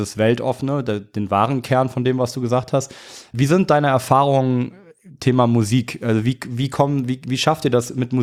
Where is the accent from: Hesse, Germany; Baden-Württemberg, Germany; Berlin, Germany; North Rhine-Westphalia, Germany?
North Rhine-Westphalia, Germany; Cologne; Köln ist natürlich meine Heimatstadt